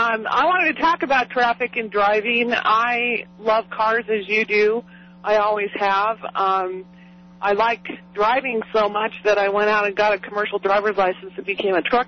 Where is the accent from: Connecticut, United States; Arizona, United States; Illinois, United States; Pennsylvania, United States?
Arizona, United States; Phoenix; I grew up in Phoenix, but I did a lot of driving in L.A.